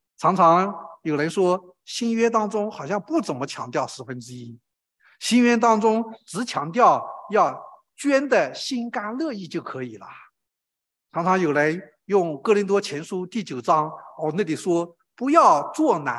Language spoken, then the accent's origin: Chinese; China; 尤其是我是从中国来的，从中国大陆来的，尤其是我们从中国大陆来的弟兄姐妹，我们更需要在这方面操练。因为我们从小没有这样的观念